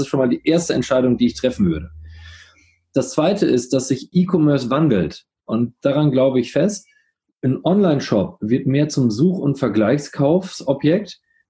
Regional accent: Coesfeld, North Rhine-Westphalia, Germany; ich komme ja aus Coesfeld

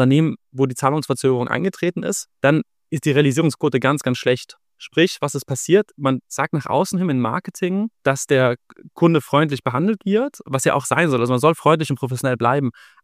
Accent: Mannheim, Baden-Württemberg, Germany; ich bin ursprünglich aus Italien, aber fernab von Namen eigentlich durch und durch Kartoffel. Bin in Mannheim aufgewachsen, habe eigentlich nahezu mein ganzes Leben lang in Deutschland verbracht.

